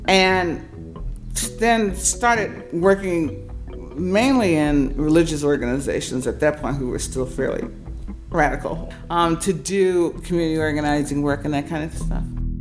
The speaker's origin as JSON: {"language": "English", "town": "Philadelphia", "region": "Pennsylvania", "country": "United States", "tie": "born or raised there", "moved": "as an adult", "said": "I grew up in West Philly, made a decision to go south because that's where the action was in 63 when I graduated."}